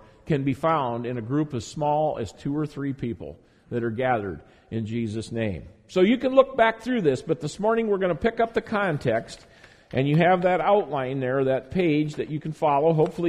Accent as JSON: {"language": "English", "town": "Moscow", "region": "Iowa", "country": "United States", "tie": "born or raised there", "said": "people like me from Moscow, Iowa. You know, that's my home turf. I joked with someone this week that when I was talking about that, I said, you know, I'm from Moscow. They said, oh, Moscow, Russia?"}